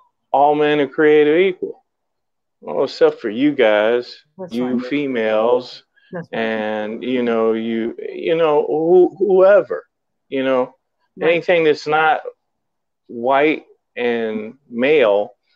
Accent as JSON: {"language": "English", "region": "Missouri", "country": "United States", "tie": "born or raised there", "said": "Well, I grew up in Missouri."}